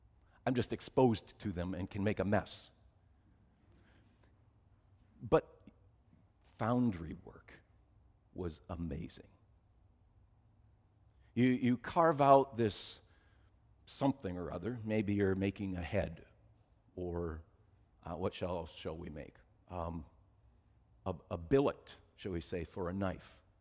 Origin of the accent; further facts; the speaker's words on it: Minnesota, United States; moved away; not from this area, but I'm transplanted here 29 years ago, and I'm reminded that I'm still new. I'm from Minnesota, right?